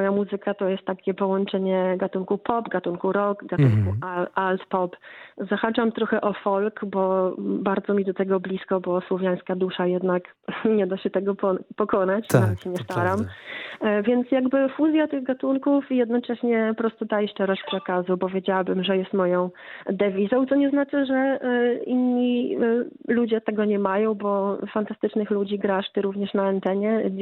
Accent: Lublin, Lublin Voivodeship, Poland; wychowałam się, urodziłam się w Lublinie, prawda? Jestem lublinianką, studiowałam na UMCS-ie i na KUL-u.

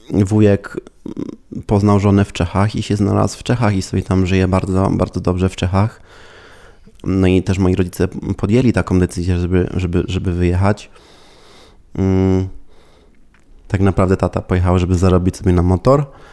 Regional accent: Greece; Chodziłem na tańce, no i po prostu dorastałem w tej Grecji.

